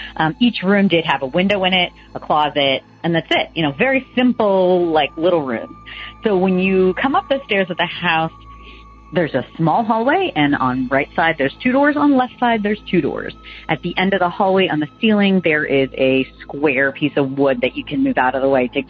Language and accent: English; Northeast, United States; now in Bluffton, United States; I am originally from the Boston and the New York areas, but currently live in Bluffton, South Carolina.